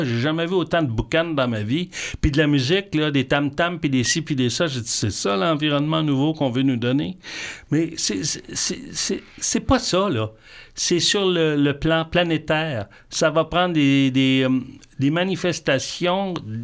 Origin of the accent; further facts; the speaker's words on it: Lac-Mégantic, Quebec, Canada; born there; Je suis né à Lac-Mégantic. Un des plus beaux coins du Québec.